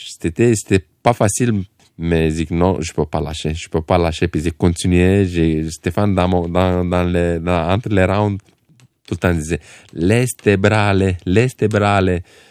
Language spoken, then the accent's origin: French; Romania; French is a second language; now in Canada; j'arrivais ici, je ne parlais pas français ni anglais. Un jeune boxeur de la Roumanie. Puis le Québec m'a adopté aussi rapidement.